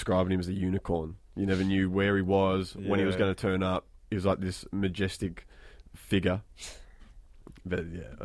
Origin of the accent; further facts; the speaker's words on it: Australia; when they found out we were Australian, that was like a novelty to them.